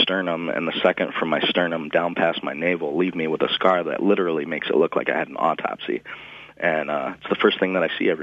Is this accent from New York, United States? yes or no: yes; New York, United States; I grew up in New York until I was about seven.